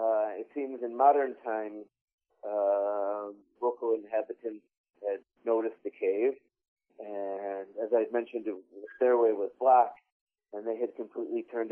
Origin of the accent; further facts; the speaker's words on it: Detroit, Michigan, United States; I grew up in around Detroit, Michigan, suburbs of Detroit, Michigan, and went to Jewish Hebrew school up until high school